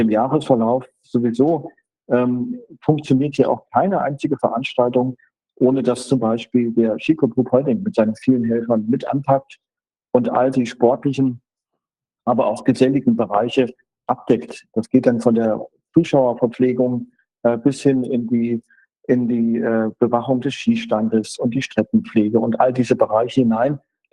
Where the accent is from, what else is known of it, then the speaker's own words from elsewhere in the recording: Hesse, Germany; now in Ruhpolding, Germany; ich komme aus Nordhessen